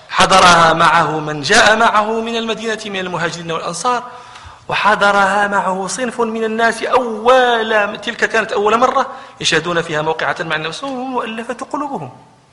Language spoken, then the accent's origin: Arabic; Morocco; الناقة عندنا في المغرب قد تكون 15,000 درهم